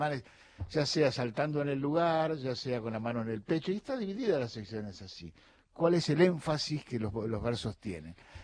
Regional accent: Gonzales Chaves, Buenos Aires, Argentina; born there; Claro, yo nací en Chávez, eso fue una casualidad un poquito porque era mi viejo era bancario, entonces estábamos así que viví un año y pico ahí, pero anduve por un montón de pueblos de la provincia.

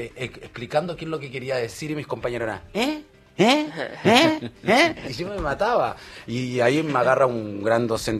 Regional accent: Chile; now in Argentina; Yo acá soy el eterno chileno, pero en Chile estoy argentinizado.

